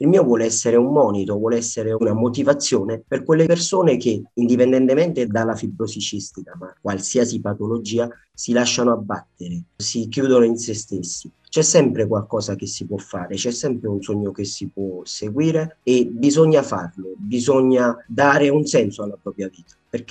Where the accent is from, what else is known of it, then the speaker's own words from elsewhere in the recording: Molise, Italy; soprattutto nella mia terra, il Molise, la fibrosi cistica è una malattia poco conosciuta.